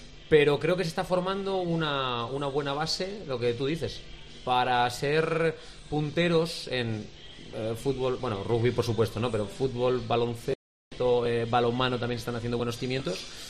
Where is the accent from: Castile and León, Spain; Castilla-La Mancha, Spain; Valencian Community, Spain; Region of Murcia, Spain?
Castile and León, Spain; Ávila; fíjate que yo soy de Ávila y quiero mucho Ávila